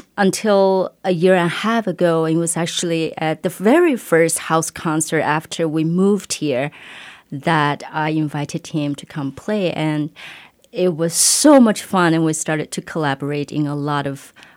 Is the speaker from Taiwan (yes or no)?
yes; Taiwan; now in United States; I'm originally from Taiwan, and I moved to the Valley with my family about a year and a half ago.